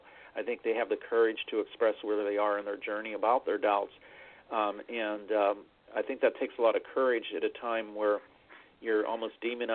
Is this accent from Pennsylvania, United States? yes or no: yes; Pittsburgh, Pennsylvania, United States; I grew up in Pennsylvania, pretty close to a couple hours from Lake Erie in Pittsburgh